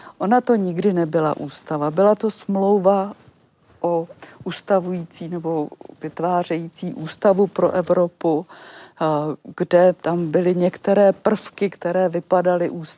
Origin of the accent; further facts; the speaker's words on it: Prague, Czechia; now in village, Czechia; Já se cítím jako Češka, jako Pražačka, i když teď žiju na vsi, ale cítím se jako Evropanka. A cítím se, že spatří mi do určitého severoatlantického kulturního křesťansko-židovského okruhu.